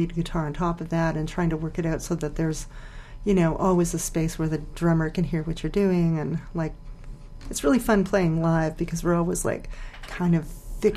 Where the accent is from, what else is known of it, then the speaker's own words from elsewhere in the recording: Winnipeg, Manitoba, Canada; born there; also born or lived in Montreal; I was born in Winnipeg, and I lived in Montreal for 14 years, and I've been here for 14 years